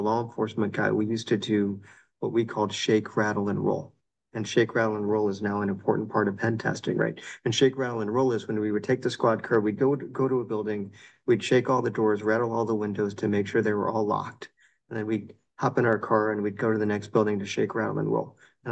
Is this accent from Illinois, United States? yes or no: no; Texas, United States; So I grew up in Texas. As you know, 5'3", 90 pounds, everything grows big in Texas.